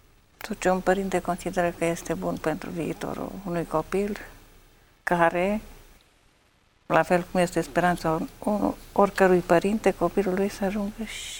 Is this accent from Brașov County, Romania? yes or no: no; Reghin, Mureș County, Romania; born there; now in Miercurea Ciuc, Romania; Sunt medic de familie în Miercurea Ciuc, județul Harghita. M-am născut la Reghin, județul Mureș, în urmă cu 57 de ani.